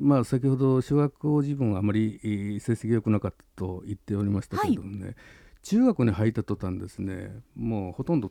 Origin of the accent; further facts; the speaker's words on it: Kurashiki, Okayama, Japan; 岡山県の倉敷市というところなんですけれども、昔は水島というのが近くにありましてね、非常に白砂青松といいますか綺麗なところだったんですけどね、もうちょうど昭和35年頃からコンビナートになって様変わりしてますね。